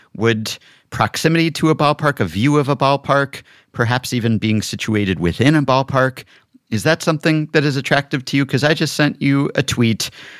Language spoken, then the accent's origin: English; New York, United States; And to me, as a New Yorker, now one way we actually are exceptional in New York is our rents.